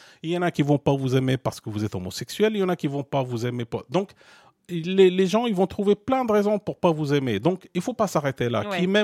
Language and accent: French; Morocco; moved away as an adult; J'ai quitté le Maroc dans les années 80. J'avais 20 ans. J'avais envie de découvrir le monde.